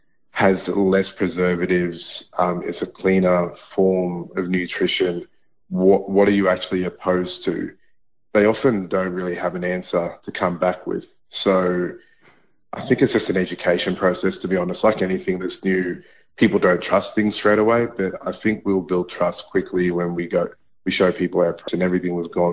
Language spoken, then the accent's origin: English; Queensland, Australia; I grew up in North Queensland